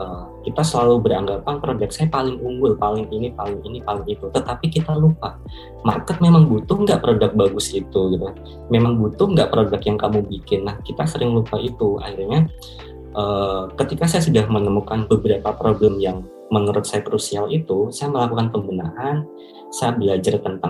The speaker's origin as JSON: {"language": "Indonesian", "town": "Jepara", "region": "Central Java", "country": "Indonesia", "tie": "born or raised there", "also_born_or_lived": "Semarang", "said": "Saya kan berasal dari Jepara ya, saya tumbuh dan berkembang di Jepara dan Semarang sebetulnya."}